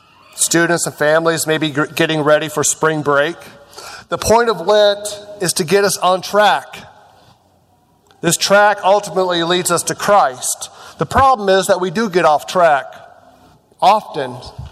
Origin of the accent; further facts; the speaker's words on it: Kokomo, Indiana, United States; Just yesterday, my hometown of Kokomo, Kokomo High School, was playing in the semi-state in Lafayette.